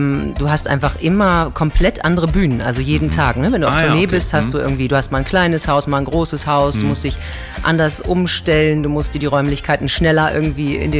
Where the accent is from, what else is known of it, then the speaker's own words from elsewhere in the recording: Berlin, Germany; Also, ja, ich bin ja eine richtige Berliner Pflanze. Ich bin in Friedrichshain groß geworden.